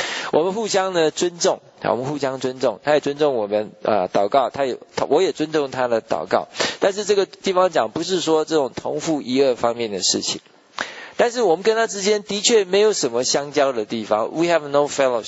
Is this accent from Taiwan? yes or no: yes; Taiwan; 特别是咱们从台湾来的哈